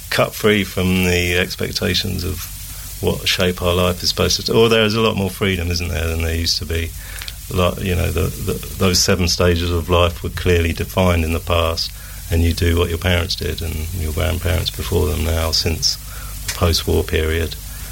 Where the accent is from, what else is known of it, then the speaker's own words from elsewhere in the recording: South East England, United Kingdom; I was born on the Isle of Wight. So my roots, my parents are both from the mainland, as they say. So I'm born and raised, I'm an islander